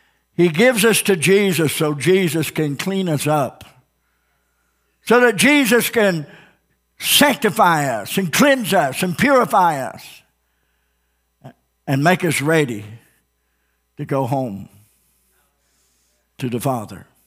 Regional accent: Ozark, Missouri, United States; Here in Ozark, I grew up in Ozark. I remember when 65 and 14 was a four-way stop.

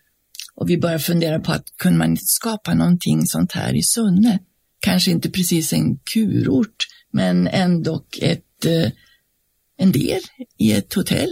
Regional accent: Austria; now in Sweden; Så är det ju så att jag kommer då ifrån Österrike

